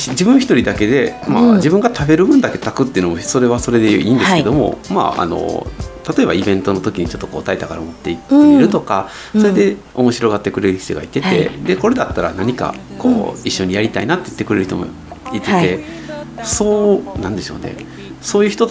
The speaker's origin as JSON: {"language": "Japanese", "town": "Habikino", "region": "Osaka", "country": "Japan", "tie": "born or raised there", "said": "僕の、出身というか、地元が大阪府の羽曳野市というところにあります"}